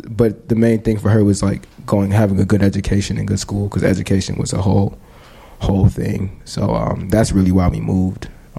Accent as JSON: {"language": "English", "town": "Chicago", "region": "Illinois", "country": "United States", "tie": "born or raised there", "said": "So I was born on the North Side, and then I moved to the South Burbs."}